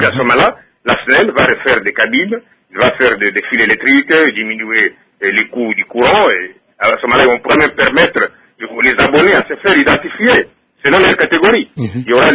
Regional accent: Kasaï-Oriental, DR Congo; Comme si chez nous, au Kassai Oriental, par exemple, il y a des gens qui ont des millions de dollars

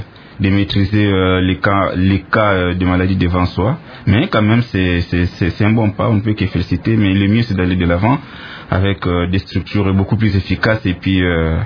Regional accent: DR Congo; c'est ici chez nous au Congo.

